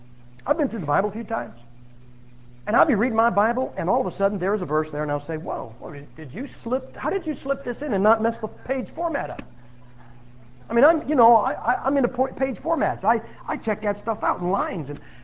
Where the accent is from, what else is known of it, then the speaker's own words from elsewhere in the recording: Massillon, Ohio, United States; I'm from Massillon, Ohio. We got a little town of 33,000 people.